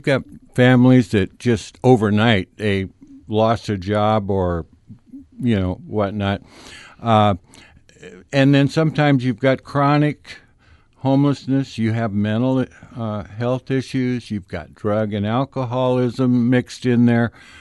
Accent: Oregon, United States; the Umpqua, which is where I grew up originally. I came from the Umpqua.

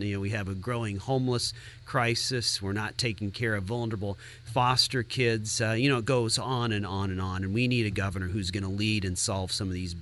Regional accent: Roseburg, Oregon, United States; heading over to Roseburg, my hometown, this afternoon

